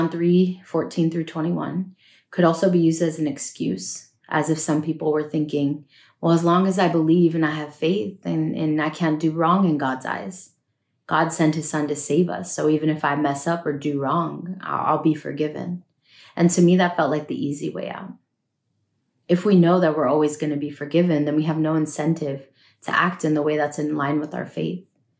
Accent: California, United States; some of the most iconic things that people think about when they hear that I'm from California, besides the beaches and the weather, is In-N-Out Burger.

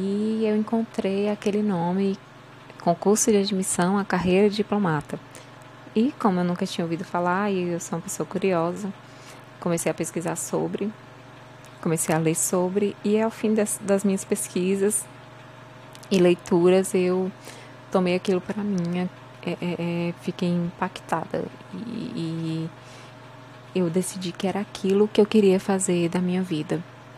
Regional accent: Fortaleza, Ceará, Brazil; tenho 24 anos, sou de Fortaleza, Ceará

